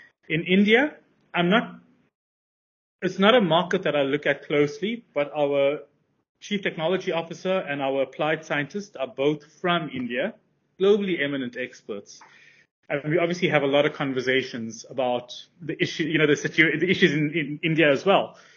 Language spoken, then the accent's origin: English; South Africa; So as I've told you earlier, I'm from South Africa.